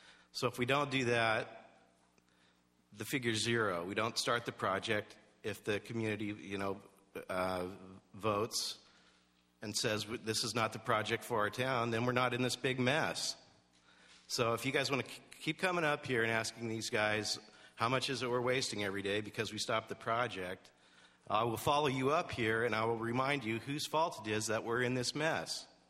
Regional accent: Los Osos, California, United States; I'm from Los Osos.

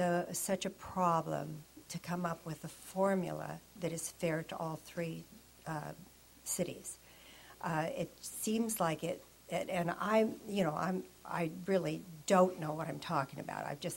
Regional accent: Arroyo Grande, California, United States; I'm from Arroyo Grande.

